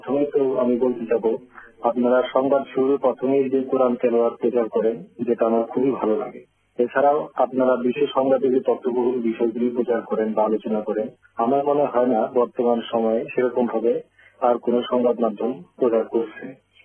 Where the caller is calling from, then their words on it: Tufanganj, West Bengal, India; আমি পশ্চিমবঙ্গের কুচবিহার জেলার তুহানগঞ্জ সাব ডিভিশনের ছোট একটি গ্রাম, আমি সেখানকার বাসিন্দা।